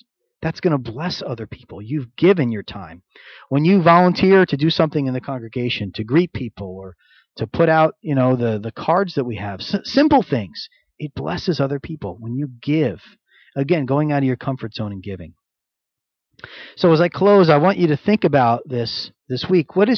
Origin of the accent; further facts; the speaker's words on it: Florida, United States; I'm from Florida. I like warmer weather. I can handle coastal Georgia. It's not so much more north of Florida.